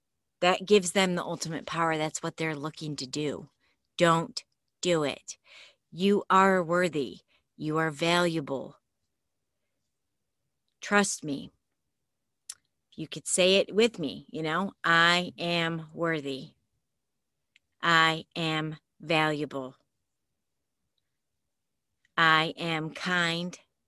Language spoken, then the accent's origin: English; Michigan, United States; Sorry, I'm from Michigan, so up north is what we say. There's a bunch of lakes up there.